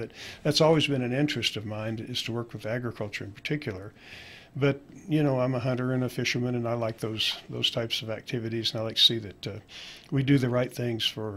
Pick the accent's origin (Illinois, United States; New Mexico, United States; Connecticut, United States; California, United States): New Mexico, United States; I was born and raised in Santa Fe County.